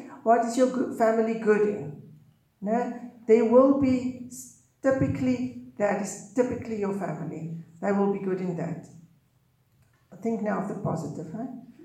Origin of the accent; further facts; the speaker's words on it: South Africa; I grew up in South Africa, so I didn't know my family who lived here.